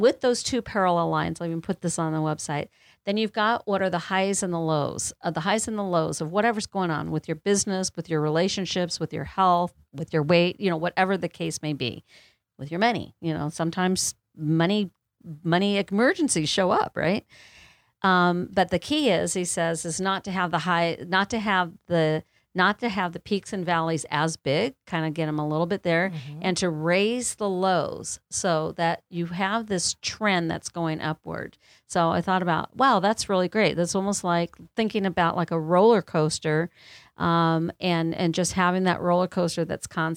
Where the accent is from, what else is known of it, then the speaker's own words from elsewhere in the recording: Phoenix, Arizona, United States; I'm the Arizona native here. So I was born and raised in Phoenix.